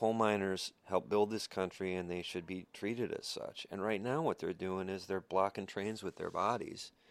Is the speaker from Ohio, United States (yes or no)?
no; Minnesota, United States; You know, I felt very, even though I'm from Minnesota, I felt very, very connected to West Virginia.